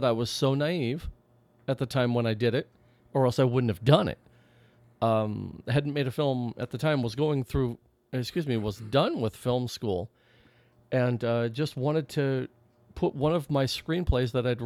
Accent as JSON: {"language": "English", "town": "Pasco", "region": "Washington", "country": "United States", "said": "I say Pasco, Washington."}